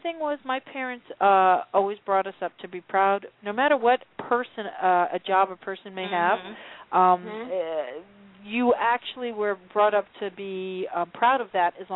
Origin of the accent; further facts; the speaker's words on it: New Jersey, United States; I mean, I grew up in Jersey, so I know New York pretty well